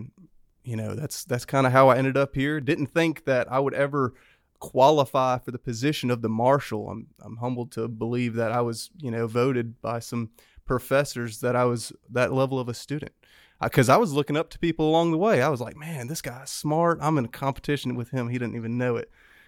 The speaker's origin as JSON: {"language": "English", "town": "Grand Bay", "region": "Alabama", "country": "United States", "tie": "born or raised there", "said": "So now my parents live in Mobile, but I was raised around Grand Bay area, closer to Mississippi."}